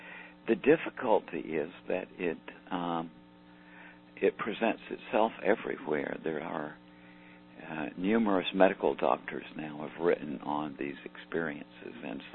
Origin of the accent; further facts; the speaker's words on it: Deep South, United States; And I say that because I am from the Deep South in the United States, and there is some sort of severe religion down there.